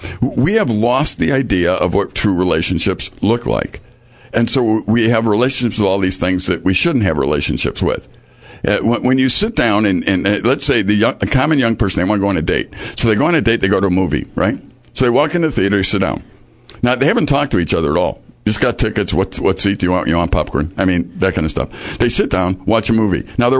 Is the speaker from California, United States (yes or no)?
no; Chicago, Illinois, United States; I grew up in Chicago.